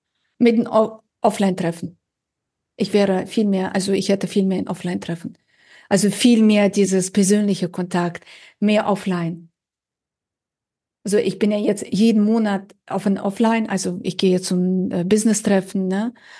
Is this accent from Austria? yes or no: no; Russia; now in Germany; ich bin ja nicht in Deutschland geboren, ich komme ja aus Russland und ich habe ganz viel in der Natur verbracht. Wir haben Berge in einem Tal gewohnt, also sehr idyllisch